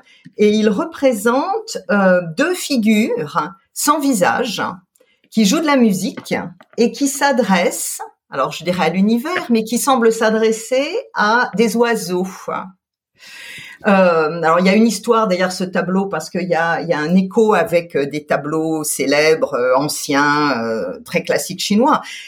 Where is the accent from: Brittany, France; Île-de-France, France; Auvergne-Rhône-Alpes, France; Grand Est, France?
Grand Est, France; Colmar; J'ai grandi en Alsace. Je suis née à Colmar, donc dans une jolie ville, on va dire, de province, aux confins du territoire de France, puisque je suis française, bien sûr